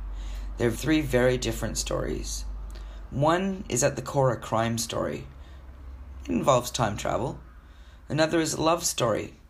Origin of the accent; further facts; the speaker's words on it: Vancouver, British Columbia, Canada; now in Australia; Growing up in Vancouver and then moving to Australia over 20 years ago